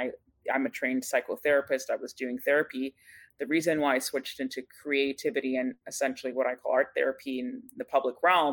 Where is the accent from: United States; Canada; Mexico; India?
Canada; Scarborough, Ontario; Originally from Pakistan, born and raised in Scarborough, so shout out to Scarborough always.